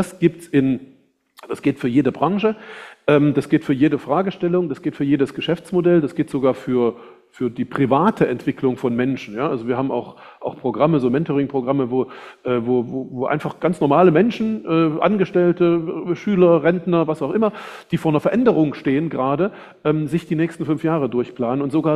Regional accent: East Germany, Germany; ich bin also im Osten Deutschlands groß geworden. Ab zur Wende war ich 16, ja, wo in Leipzig da um den Innenstadtring die Demonstrationen losgingen und so weiter.

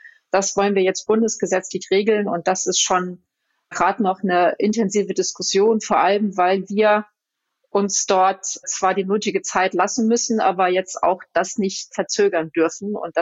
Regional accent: Hamburg, Germany; Da wir ja als Hamburger, Hamburgerinnen und Hamburger miteinander reden

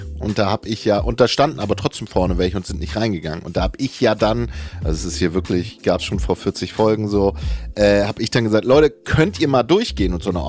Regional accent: Bremen, Germany; ich bin kein Bremer mehr.

